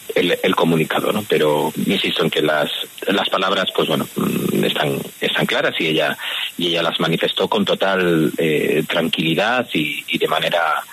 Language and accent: Spanish; Spain; Yo soy español.